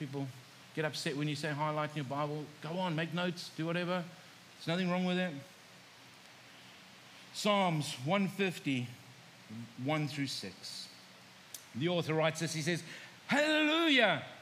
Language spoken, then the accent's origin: English; South Africa; So I come from South Africa. Now, if I said chips, what would you guys think of?